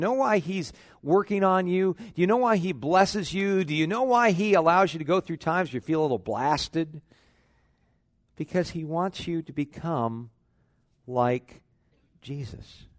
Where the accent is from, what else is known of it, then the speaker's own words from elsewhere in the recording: California, United States; We grew up in Southern California, so we rooted for the LA Dodgers.